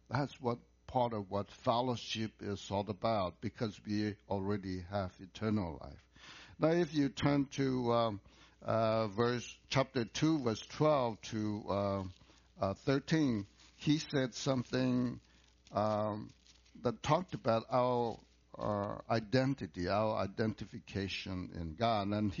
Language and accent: English; Laos; now in United States; how we grew up back in Laos